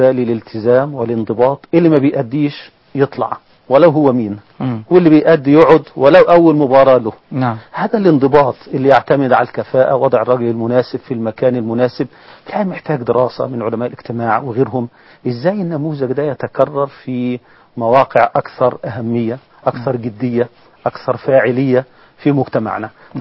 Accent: Egypt; كلنا كمصريين

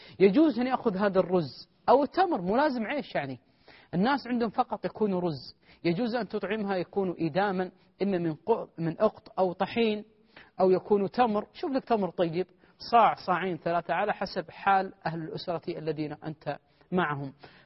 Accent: Kuwait; عندنا في الكويت

